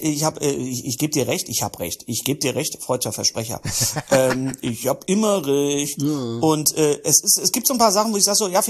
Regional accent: North Rhine-Westphalia, Germany; da mache ich mir als Wessi natürlich auch Gedanken, wenn ich so sage, wo komme ich eigentlich her? Ich komme ja auch nicht, ich sage ja auch nicht, ich bin Nordrhein-Westfale. Oder ich würde auch nie sagen, ich komme aus Nordrhein-Westfalen

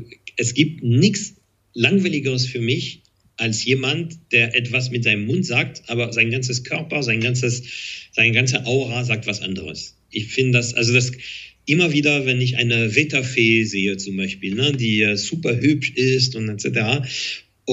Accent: Paris, Île-de-France, France; German is a second language; ich bin in Paris aufgewachsen, war aber oft in der Provence, in einem Bauernhof

